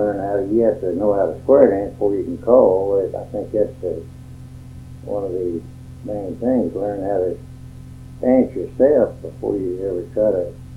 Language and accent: English; West Branch, Texas, United States; Well, I was born in Collin County, West Branch, Texas. Graduated from high school there and went to Sherman, Texas and graduated from high school there.